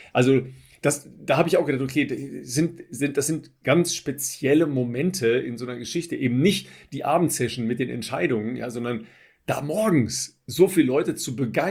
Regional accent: Dorsten, North Rhine-Westphalia, Germany; in Dorsten, in meiner Heimat gestanden

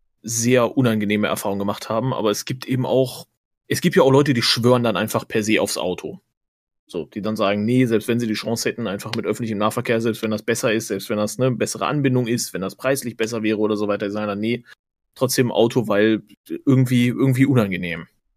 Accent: Lower Saxony, Germany; now in Mainz, Germany; Ich bin in Südniedersachsen ja aufgewachsen, einfach auf dem Dorf.

